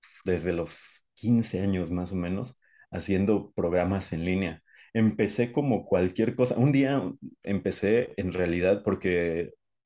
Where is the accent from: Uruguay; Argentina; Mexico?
Mexico; Paracho, Michoacán; En mi pueblo, aquí en Paracho, no había nada de cuestiones de metal, de rock en la radio